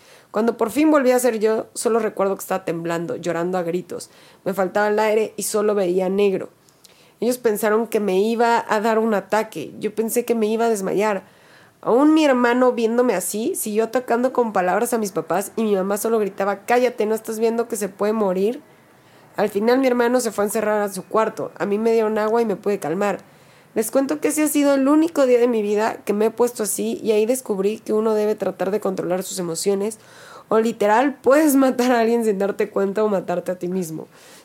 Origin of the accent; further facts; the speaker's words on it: Cali, Valle del Cauca, Colombia; soy de Cali, Colombia.